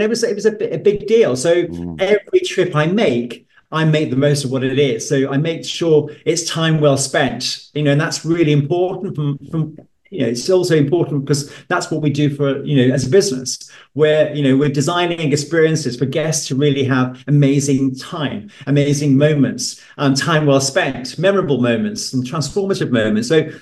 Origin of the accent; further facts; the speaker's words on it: Manchester, North West England, United Kingdom; I grew up in Manchester, and you know, my parents didn't have much money. You know, my mum brought us up, and you know, I didn't go abroad till I was 17, 18.